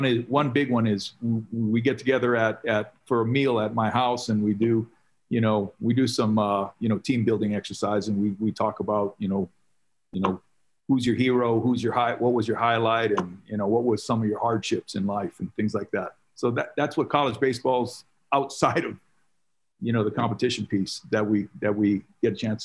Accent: Hawaii, United States; But no, growing up in Hawaii, man, it was awesome.

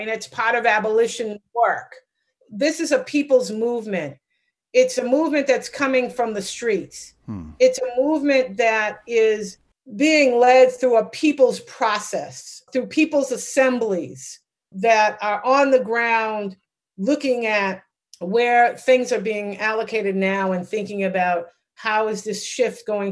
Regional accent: Roxbury, Massachusetts, United States; I came into that work with a lot of personal experience growing up in Roxbury

